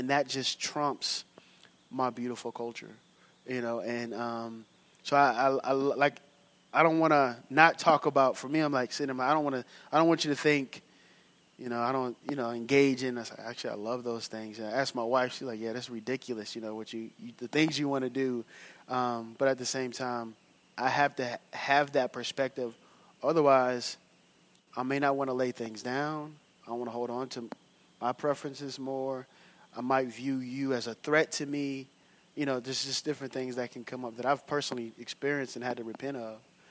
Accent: North Carolina, United States; I'm from North Carolina, man. Forget Texas.

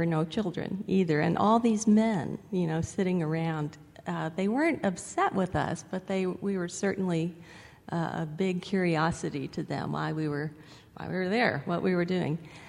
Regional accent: United States; I think one thing, going in as an American, I really didn't know how I would be received in that culture.

